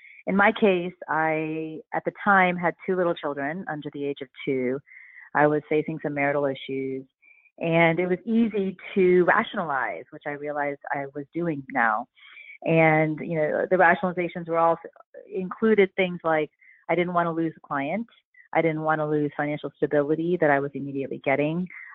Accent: Miami, Florida, United States; So I grew up in Miami, Florida, and after attending UNC Chapel Hill and a short little stint on Wall Street in investment banking, I ended up at Columbia Law School

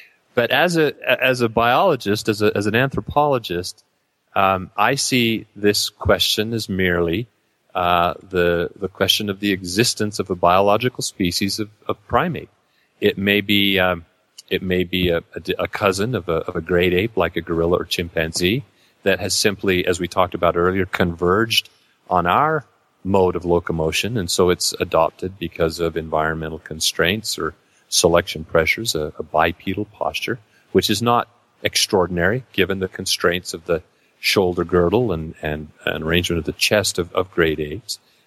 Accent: Spokane, Washington, United States; I grew up in the Pacific Northwest, and so I was aware of some of the stories about Sasquatch from British Columbia and Bigfoot and so on. And I was living in Spokane, Washington as a youngster, about age 11

